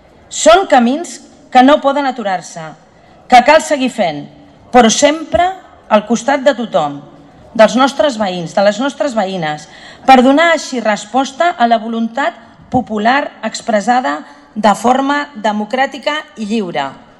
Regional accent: Sitges, Catalonia, Spain; que ens distingeix com a sitgetanes i com a catalans.

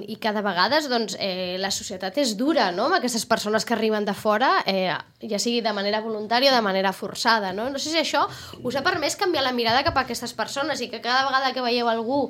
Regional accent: Sitges, Catalonia, Spain; Que jo he nascut aquí a Sitges amb els meus pares, no? O he visc aquí

